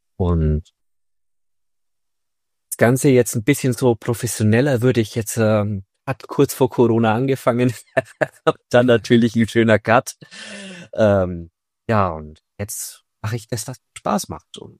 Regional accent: Nuremberg, Bavaria, Germany; Ich komme aus Nürnberg

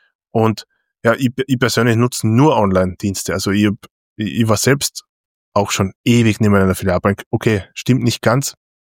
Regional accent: Feldkirchen, Carinthia, Austria; also ich komme aus Feldkirchen ursprünglich

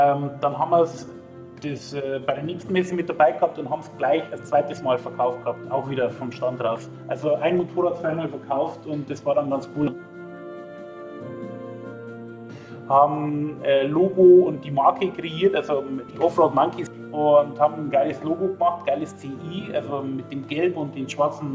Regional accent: Königsmoos, Bavaria, Germany; Vorher waren wir in Königsmoos, das war noch Oberbayern. Wie man vielleicht auch meinen Dialekt entnehmen kann.

